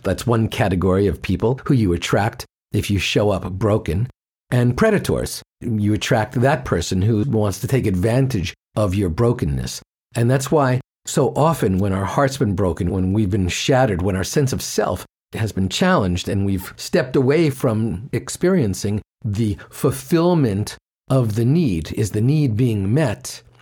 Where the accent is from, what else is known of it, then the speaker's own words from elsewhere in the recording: New York, United States; And growing up in New York, of course, you're not actually supposed to answer the question.